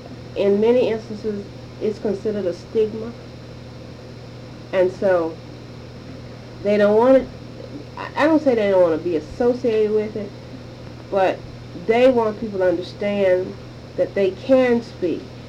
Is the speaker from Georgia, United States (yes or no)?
yes; Georgia, United States; I'm not a native of that particular area, even though I was born and reared in McIntosh County. I don't have the dialect